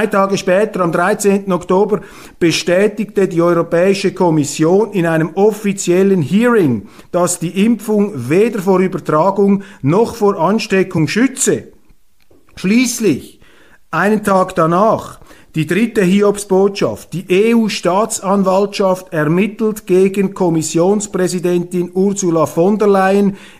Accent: Switzerland; auf die wir sowieso nicht als Schweizer, aber Sie als Deutsche, als Österreicher, wo auch immer

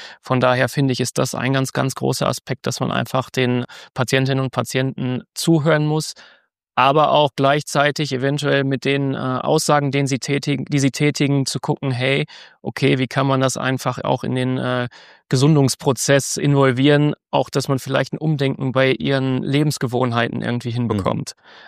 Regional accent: North Rhine-Westphalia, Germany; born there; ein Dialekt ist es nicht. Ich komme auch nicht so weit weg jetzt hier. Also ich komme aus dem Sauerland gebürtig.

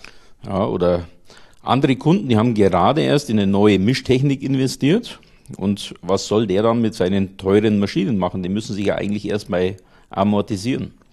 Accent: Bavaria, Germany; Wie ihr vielleicht hören könnt, bin ich in Niederbayern aufgewachsen und habe danach Kunststofftechnik in Rosenheim studiert.

